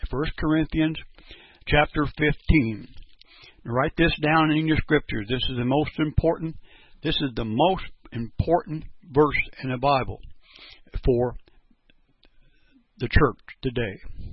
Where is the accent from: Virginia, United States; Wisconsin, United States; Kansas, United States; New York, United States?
Kansas, United States; Perry; I'm from Perry, Kansas.